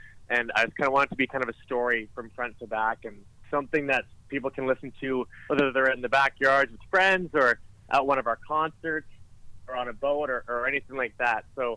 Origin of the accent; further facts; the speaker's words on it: Alberta, Canada; I'm from Alberta too, so I feel like I get the best of both worlds with the mountains up there as well.